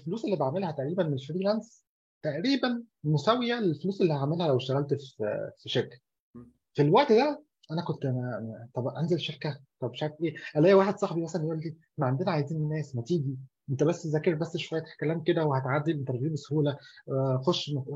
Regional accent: Egypt; يعني احنا كمصريين الحمد لله يعني سمعتنا مش وحشه

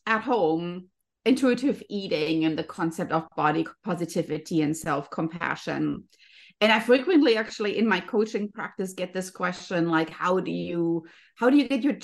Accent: Germany; born there; English is a second language; Yeah, you might be able to tell by my beautiful name as well as my absolutely amazing accent that I am born in Germany. So I came here from Germany, lived a quite lovely life there.

